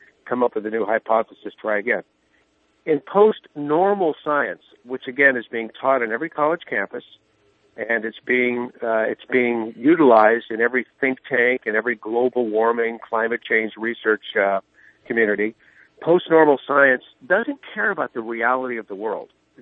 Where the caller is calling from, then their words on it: California, United States; I'm calling you from the San Francisco Bay Area.